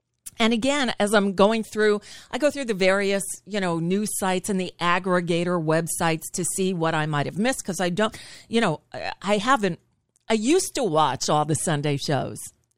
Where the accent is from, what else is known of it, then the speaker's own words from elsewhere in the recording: Florida, United States; Again, I grew up down here in South Florida. Weekends were at the beach